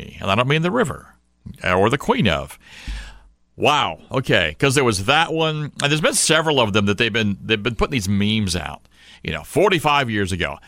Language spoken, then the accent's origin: English; St. Louis, Missouri, United States; also born or lived in Houston, Texas; my mom's family is from Corinth, Mississippi. I was born in Houston, Texas, but raised in St. Louis.